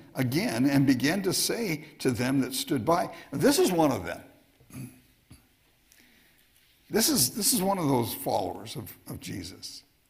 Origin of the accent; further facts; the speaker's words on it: California, United States; And I said, I'm from California. I don't have an accent.